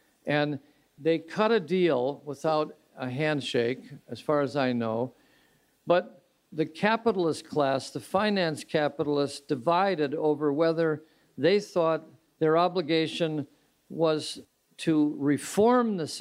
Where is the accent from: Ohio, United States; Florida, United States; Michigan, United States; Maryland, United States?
Michigan, United States; working closely with Henry Ford on the idea of a new Nazi party based in my hometown of Royal Oak or Hamtramck